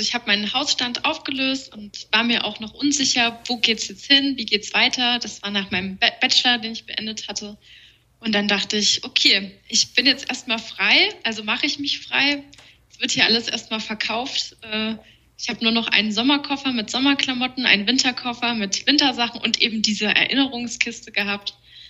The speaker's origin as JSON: {"language": "German", "town": "Erfurt", "region": "Thuringia", "country": "Germany", "tie": "born or raised there", "said": "ist schon auf jeden Fall einfach meine Heimat"}